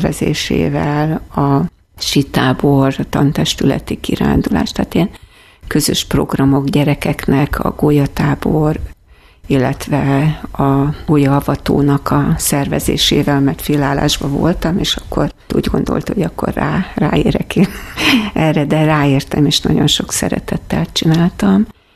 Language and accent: Hungarian; Kiskunhalas, Bács-Kiskun, Hungary; mivel én itt nőttem föl Kiskunhalason